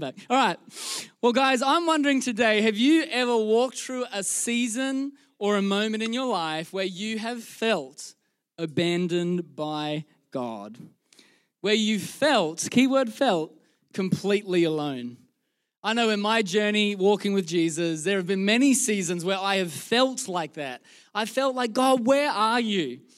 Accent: Queensland, Australia; now in Melbourne, Australia; we are originally from Queensland, our other location. And we moved to Melbourne in 2019 to plant C3 Powerhouse Melbourne East.

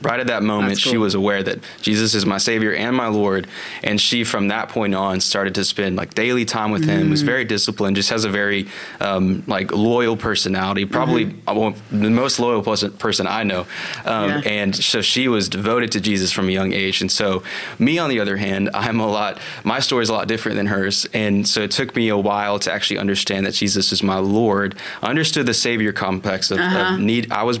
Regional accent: San Antonio, Texas, United States; as I was growing up in San Antonio, found quickly that I loved music

